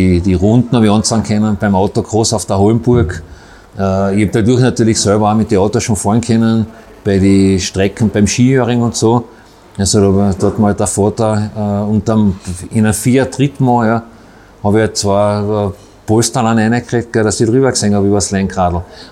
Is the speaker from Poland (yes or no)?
no; Ferlach, Carinthia, Austria; Nein, es war schon so, dass es in Ferlach, wo ich aufgewachsen bin